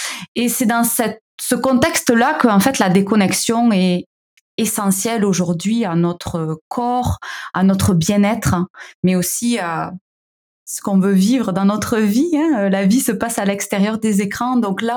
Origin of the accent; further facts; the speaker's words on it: south of France, France; accent: southern French; now in Canada; ils venaient me visiter au Québec, vous l'entendez, j'ai un petit accent du sud de la France.